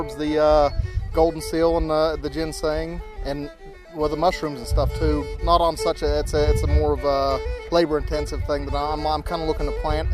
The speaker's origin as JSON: {"language": "English", "town": "White Sulphur Springs", "region": "West Virginia", "country": "United States", "said": "White Sulphur Springs, West Virginia."}